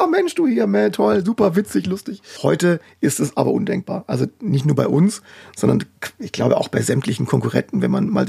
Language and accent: German; Baden-Württemberg, Germany; Und ich bin ja auch Schwabe.